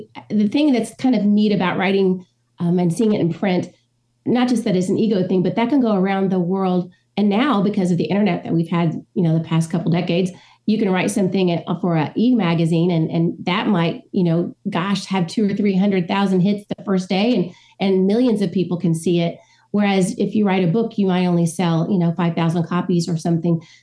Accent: Bedford, Indiana, United States; So I was raised in the Free Methodist Church here in Bedford, Indiana, and grew up under the pew.

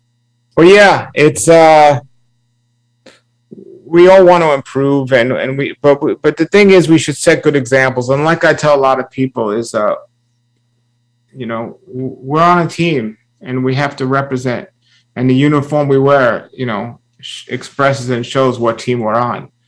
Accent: New York City, New York, United States; I grew up in New York City and I've traveled the world

